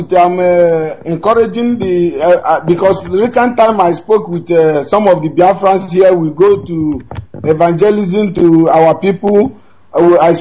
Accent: Weli, Enugu State, Nigeria; now in Indonesia; I'm from Enugu State, from Weli in Enugu State.

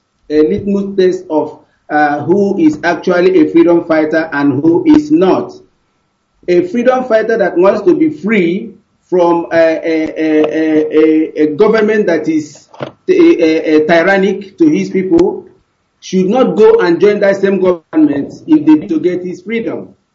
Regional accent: Njaba, Imo, Nigeria; now in Malaysia; I'm calling from Malaysia. And I'm from Njaba, Biafra land.

